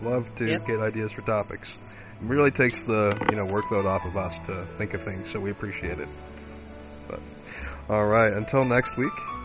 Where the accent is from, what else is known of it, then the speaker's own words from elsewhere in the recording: Deadwood, South Dakota, United States; born there; Yeah, I was born in Deadwood.